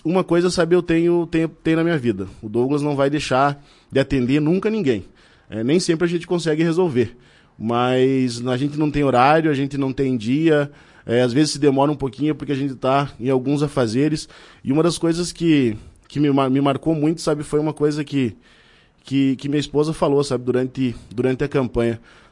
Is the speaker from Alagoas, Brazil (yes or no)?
no; Guaraniaçu, Paraná, Brazil; also born or lived in Ibema / Cascavel / Toledo; now in Vacaria, Brazil; Nascido em Guaraniaçu, morei em muitas cidades, lá Ibema, Cascavel, Toledo. Então a minha infância e adolescência passei na região oeste do Paran